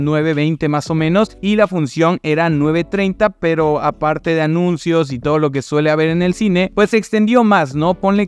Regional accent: Córdoba, Veracruz, Mexico; yo soy de Córdoba, Veracruz, y la premier fue en la Ciudad de México, que está a 5 horas de donde estoy ahora mismo

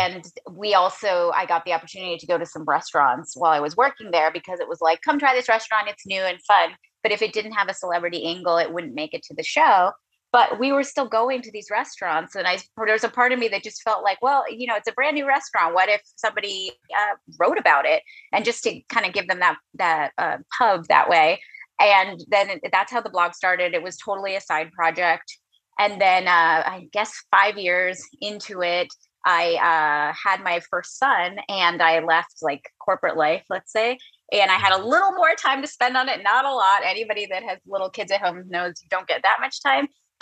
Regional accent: Miami, Florida, United States; moved away as an adult; also born or lived in New York; now in Los Angeles, United States; So I'm originally from Miami and I went to NYU. So I went to New York for college and I studied theater.

